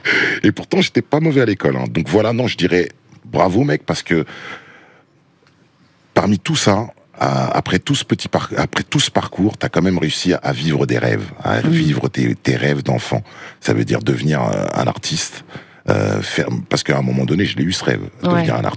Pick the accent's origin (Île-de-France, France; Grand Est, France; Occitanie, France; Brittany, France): Île-de-France, France; Vitry-sur-Seine; Moi, je viens de Vitry, une petite cité, les combattants, dédicace à tous les gars de Vitry. Je viens de loin, d'une famille d'immigrés maliens, avec deux francs-six sous en poche.